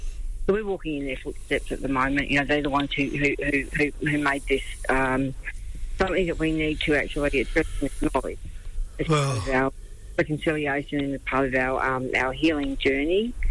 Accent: Western Australia, Australia; My mob are Menang mob, so Great Southern.

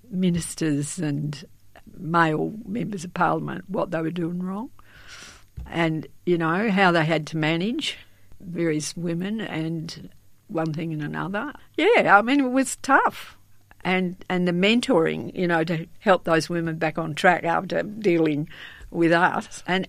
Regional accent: Western Australia, Australia; Well, I actually grew up in the township of North Stanlop.

